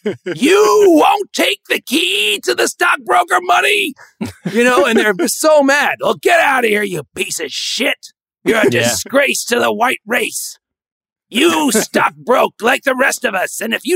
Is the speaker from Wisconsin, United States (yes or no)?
no; Connecticut, United States; Growing up in Connecticut, you know, they fucking groom you to be a goddamn stockbroker.